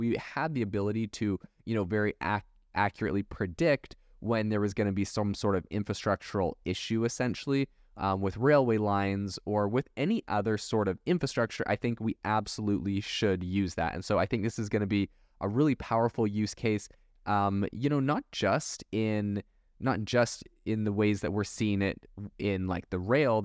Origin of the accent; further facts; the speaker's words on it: Canada; growing up in Canada, we'd go on these really long road trips out into, you know, the middle of Canada